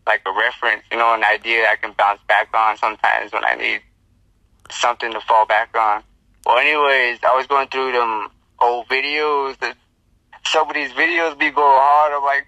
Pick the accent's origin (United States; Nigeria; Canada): United States; Navajo Nation; Navajo Nation's where I come from here.